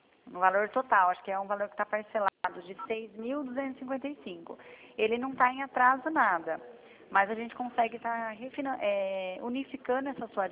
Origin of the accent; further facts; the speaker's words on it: São Paulo, Brazil; Sou daqui de São Paulo.